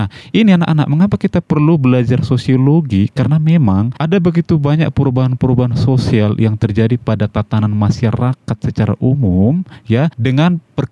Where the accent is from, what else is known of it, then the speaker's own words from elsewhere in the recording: Pematangsiantar, North Sumatra, Indonesia; born there; now in Tanjung Pinang, Indonesia; saya lahir di Siantar, tapi ya, sekarang sudah menetap dan berdomisili di Kepulauan Riau